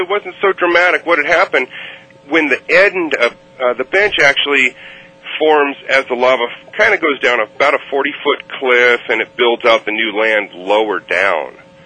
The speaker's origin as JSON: {"language": "English", "region": "Hawaii", "country": "United States"}